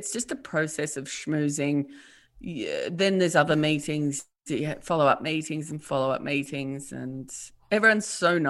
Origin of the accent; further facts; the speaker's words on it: Tasmania, Australia; the other half knew that I'm from Tasmania, not Africa. And so they're just like, ugh. And I'm like, oh, it's Tasmania.